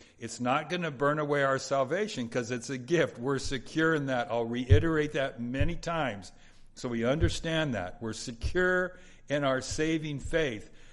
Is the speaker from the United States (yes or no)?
yes; California, United States; I grew up in Southeast LA County. We lived, all 11 of us, in a 1,600-foot square home.